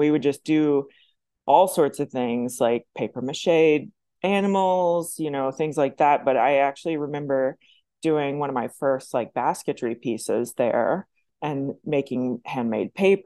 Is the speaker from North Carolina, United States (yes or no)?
yes; Kernersville, North Carolina, United States; now in Tulsa, United States; I grew up in Kernersville, North Carolina. It's between Winston-Salem and Greensboro.